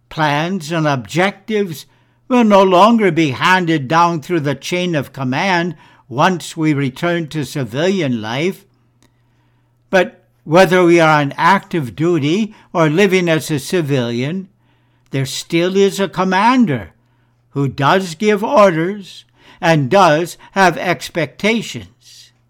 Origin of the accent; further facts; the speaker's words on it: Green Bay, Wisconsin, United States; Growing up near Green Bay, I knew the word hurricane, but I had never felt the fury of such a storm.